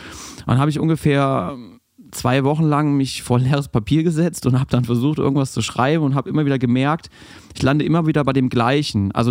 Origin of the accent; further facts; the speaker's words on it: North Rhine-Westphalia, Germany; now in Cologne, Germany; Ich bin zwar im Rheinland groß geworden, aber eher Richtung Düsseldorf-Neuss. 2-3 Mal umgezogen, aber immer so in diesem, ich sag mal, in diesem Pott da. näher an Düsseldorf als an Köln.